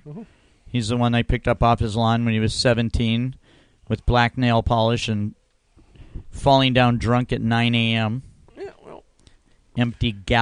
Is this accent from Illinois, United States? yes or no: no; Arizona, United States; I was born right at the foot of Camelback Mountain.